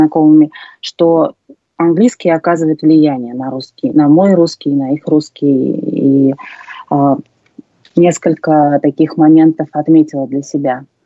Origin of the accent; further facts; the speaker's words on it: Tolyatti, Samara Oblast, Russia; Я, наверное, не знаю каких-то разговорных словечек, которые используют сейчас в Москве, там, в Тольятти, в моем родном городе. Но так мы, да, все общаемся на русском.